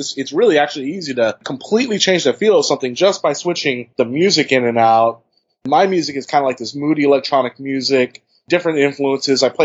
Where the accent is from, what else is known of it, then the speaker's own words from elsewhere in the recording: California, United States; I'm from the Bay Area, and it has some of my rapping heroes from childhood, like